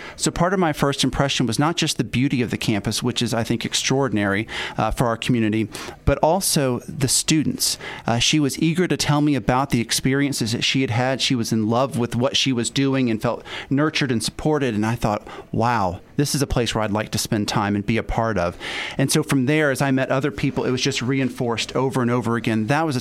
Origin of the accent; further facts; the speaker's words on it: Jacksonville, Florida, United States; also born or lived in Georgia; I grew up in Jacksonville, Florida, and spent most of my life there, and then went to college in Georgia.